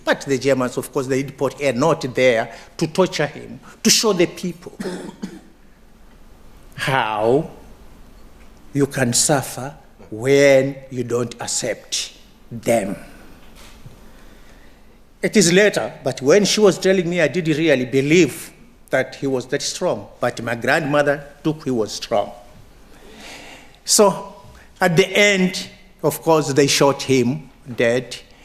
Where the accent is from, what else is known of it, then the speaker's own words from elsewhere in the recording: Kilimanjaro, Tanzania; I'm from Kilimanjaro, under the slopes of Kilimanjaro.